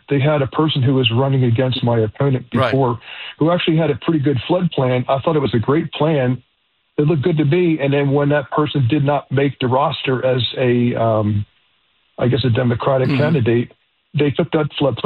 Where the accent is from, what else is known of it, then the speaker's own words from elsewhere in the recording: Philadelphia, Pennsylvania, United States; I was born in Philadelphia, baptized at St. Edward's, went to St. Bonnie's for grade school.